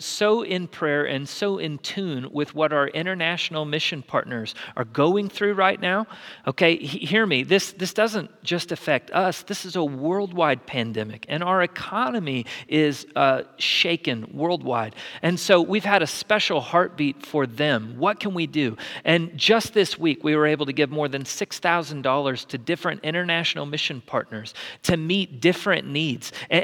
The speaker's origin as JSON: {"language": "English", "town": "Dallas", "region": "Texas", "country": "United States", "tie": "born or raised there", "said": "I grew up in the Dallas area, and from really the age of 10 all the way through high school, played at the highest club level."}